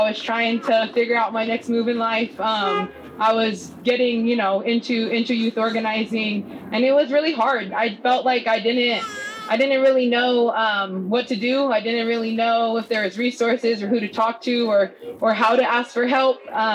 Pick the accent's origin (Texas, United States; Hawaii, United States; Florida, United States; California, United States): California, United States; now in Takamilton, United States; I come from the Hoopa villages of Metdelden and Sewanalden and the Iraq villages of Wachek and Wasek. I grew up here near the village of Pawunkut